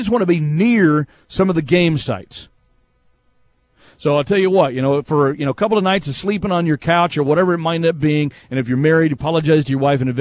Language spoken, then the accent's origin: English; Natal, Rio Grande do Norte, Brazil; English is a second language; So if you like warm weather, you should head to my hometown at the other side of Brazil, Natal.